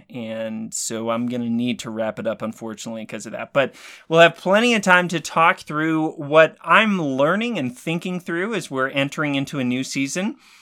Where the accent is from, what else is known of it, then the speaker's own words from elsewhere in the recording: Dallas, Texas, United States; So I grew up in the Dallas area, and my parents are still out there